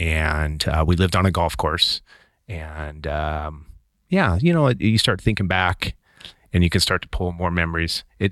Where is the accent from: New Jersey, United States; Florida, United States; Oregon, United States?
Oregon, United States; Seaside; also born or lived in Silverton / Molalla / Cathlamet; So born in Silverton, Oregon, and my father worked for Crown's Leatherback and a couple years in Molalla, actually, then moved to Cathlamet. And I think about 1976, we moved to Seaside, Oregon